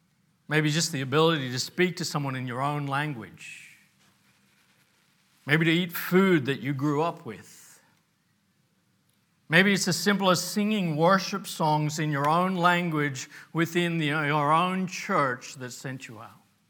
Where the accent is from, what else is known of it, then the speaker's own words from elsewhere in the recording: Australia; As an Australian, we can really think, hey, that's great.